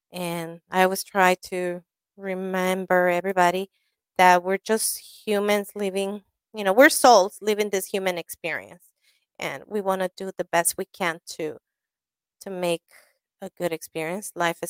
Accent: Long Beach, California, United States; I grew up in Long Beach, as you guys know. And I grew up in half of, like, close to hip-hop, where … released his first album and shoot his video.

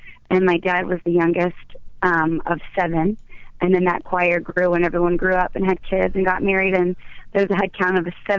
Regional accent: Ohio, United States; I was born and raised in Ohio, yep.

